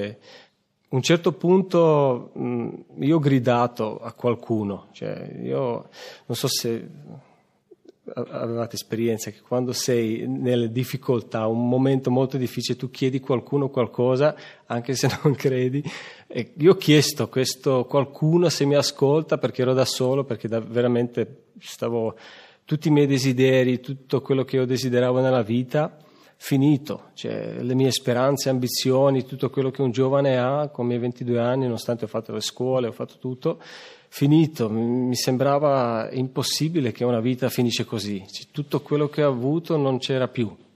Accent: Slovakia; Italian is a second language; Io vengo dalla Slovacchia. Anche io sono entrato in comunità con i miei 22 anni

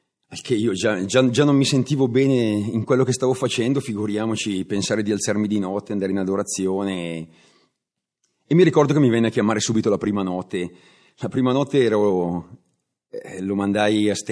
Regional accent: Bergamo, Lombardy, Italy; Ho 52 anni, vengo da Bergamo e sono in comunità Cenacolo da quasi 7 anni.

